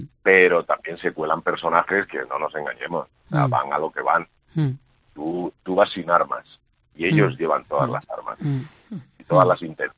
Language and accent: Spanish; Extremadura, Spain; inauguré las emisiones en el canal de Extremadura, que es mi tierra